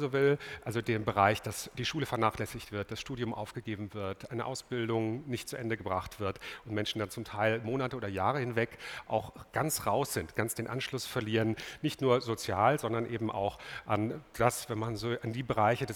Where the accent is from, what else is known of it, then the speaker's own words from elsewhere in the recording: Dortmund, North Rhine-Westphalia, Germany; Als Dortmunder ist das schrecklich, insbesondere an diesem Tag, dass ich jetzt noch nach Bayern muss